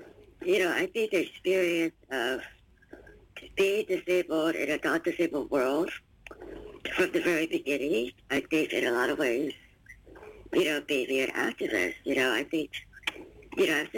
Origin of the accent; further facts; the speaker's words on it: Midwest, United States; especially as a young child, you know, growing up disabled in the middle of the Midwest and being, you know, being Asian American and disabled and a girl.